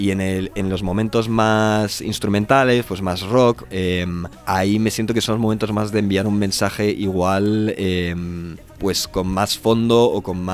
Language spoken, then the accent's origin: Spanish; Atlanta, Georgia, United States; now in Spain; Yo nací en Atlanta, en Georgia, y bueno, vengo de una familia completamente española, pero me crié ahí